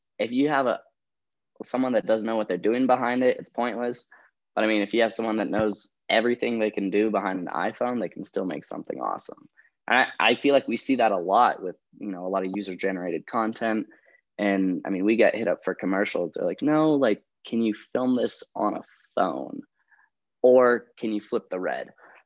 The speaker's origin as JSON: {"language": "English", "region": "Hawaii", "country": "United States", "tie": "born or raised there", "also_born_or_lived": "Michigan", "moved": "as an adult", "said": "So I was actually born in Michigan. And then when I was about two, my family moved to Hawaii. So I grew up in Maui."}